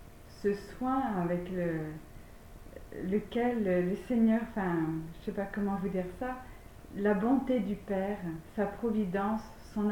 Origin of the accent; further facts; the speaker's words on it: Paris, Île-de-France, France; parce que je suis parisienne, hein, née à la Bastille, voilà.